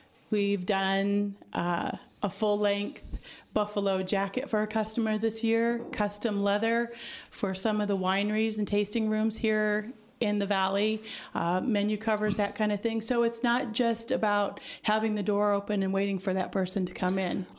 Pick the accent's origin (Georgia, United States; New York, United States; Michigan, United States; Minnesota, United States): Michigan, United States; Okay. Well, I grew up in Michigan, and I am a third generation retail.